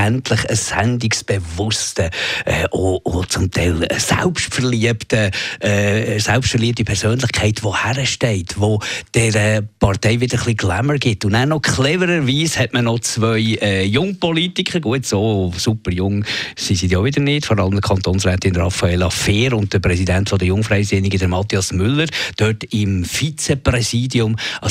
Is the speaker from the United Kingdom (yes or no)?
no; Switzerland; und das sorgt doch ein bisschen für Stabilität bei uns in der Schweiz